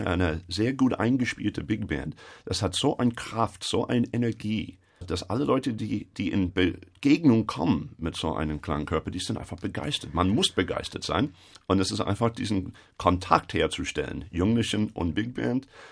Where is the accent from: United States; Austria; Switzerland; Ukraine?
United States; Chicago, Illinois; moved away as an adult; now in Germany; Ich bin in Chicago geboren worden, dort aufgewachsen. Ich habe dort studiert.